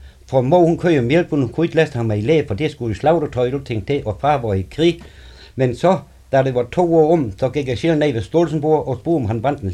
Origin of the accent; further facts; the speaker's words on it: Kolstrup, Region of Southern Denmark, Denmark; Jeg er født her i Kolstrup, og min far er født her i Kolstrup, og min mor hun er en smagdatter fra Støbegaard, og jeg, min hele barndom, det er forbrugt helt Kolstrup.